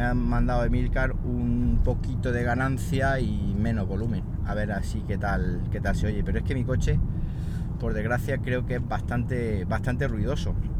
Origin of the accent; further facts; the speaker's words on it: Siles, Andalusia, Spain; Feria en Úbeda y feria en mi pueblo, en Siles, Jaén.